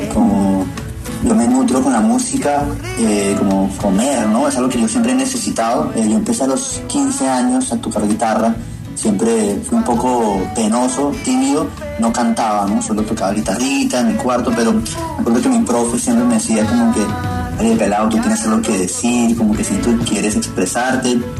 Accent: Miami, Florida, United States; born there; yo nací acá en Miami, pero mi papá es colombiano, mi papá es de Barranquilla, mi mamá es de Bogotá.

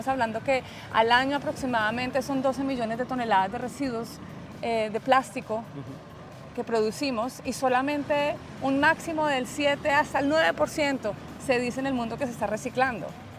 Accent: Neiva, Huila, Colombia; puede venir de mi tierra, de Neiva.

